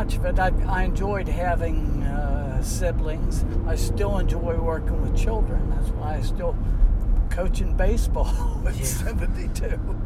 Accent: Brackenridge, Pennsylvania, United States; I grew up in Brackenridge. At that time, it wasn't too bad of an area, but that section of the city is pretty run down right now.

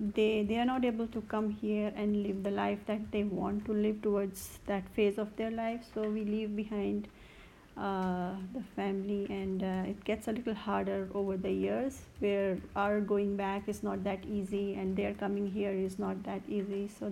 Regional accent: India; which we grew up back there in India, where we were totally focused on these academics, maths and science.

